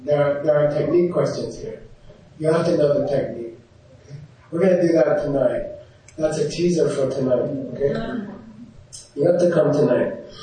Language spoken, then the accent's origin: English; Arizona, United States; I know I grew up, you know, where I grew up in Arizona, and my dad liked Chevys better than Fords.